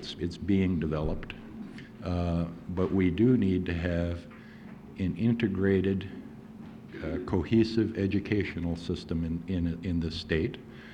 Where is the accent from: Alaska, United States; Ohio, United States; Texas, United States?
Alaska, United States; Kotzebue; I came from Kotzebue originally, and I was culturally an Eskimo.